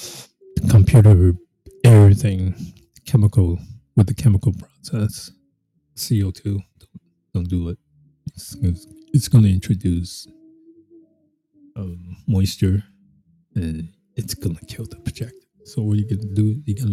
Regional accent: New York, United States; I'm from New York.

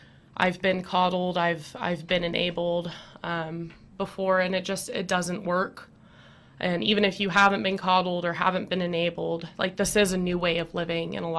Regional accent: Dallas, Texas, United States; So I'm actually from Dallas, Texas. I'll start off with that. I'm 26 years old.

